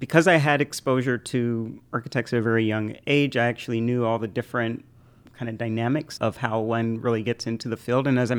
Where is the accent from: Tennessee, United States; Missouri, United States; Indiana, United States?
Indiana, United States; Indianapolis; So I grew up in Indianapolis in the black part in Meridian Kessler, large forest center city, like it would have been green lined historically, but there was a section of it that was not. And so that was where we grew up.